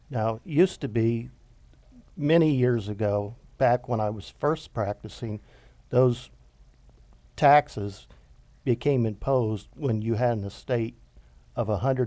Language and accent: English; Ohio, United States; I was raised in Auglaize County, and that was the county that Neil Armstrong was born in.